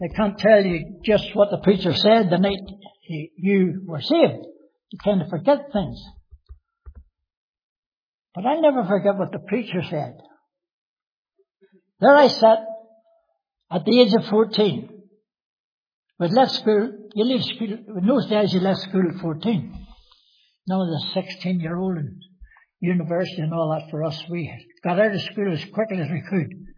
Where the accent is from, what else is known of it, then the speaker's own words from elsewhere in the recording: Belfast, Northern Ireland, United Kingdom; So I was raised in Belfast from 4 years of age. Look up the Shankill. You ever heard of it? It's a great place.